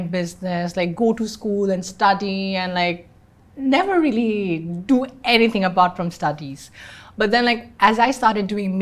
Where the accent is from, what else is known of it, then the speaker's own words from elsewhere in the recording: Northeast, United States; Like I am not just a trans woman, but I'm also from the Northeast.